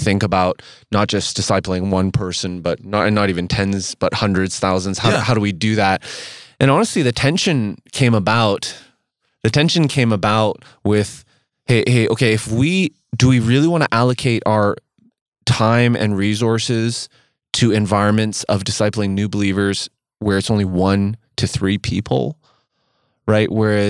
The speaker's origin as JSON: {"language": "English", "country": "Canada", "said": "from Canada."}